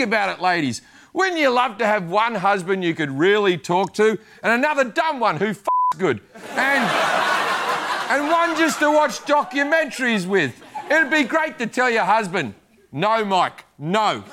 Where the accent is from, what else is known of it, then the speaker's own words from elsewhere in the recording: Australia; I'm Australian.